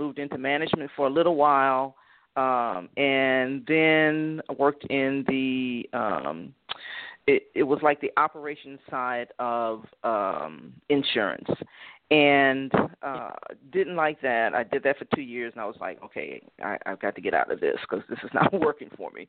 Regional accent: Louisiana, United States; moved away as an adult; also born or lived in El Dorado, Arkansas; now in Dallas, United States; Originally came from Louisiana. I was born in El Dorado, Arkansas, moved to Louisiana, grew up there, went to school there, high school there, all that stuff. And then in 84, I moved to Dallas

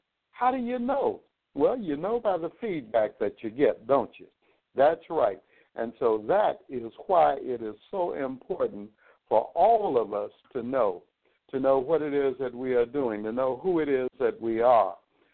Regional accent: Little Rock, Arkansas, United States; also born or lived in Washington, United States; about 132 miles from my hometown of Little Rock, actually, where I am speaking to you from right now. Lafayette is actually here with us, and he's in Washington, D.C., my other hometown.

